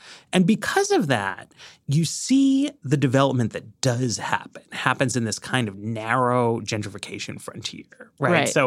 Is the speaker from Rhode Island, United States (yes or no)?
no; New York, United States; born or raised there